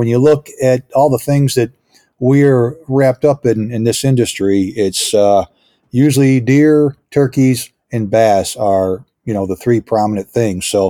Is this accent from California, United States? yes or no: no; Fort Ann, New York, United States; South Bay of Lake Champlain is actually my hometown, which is Fort Ann in Washington County.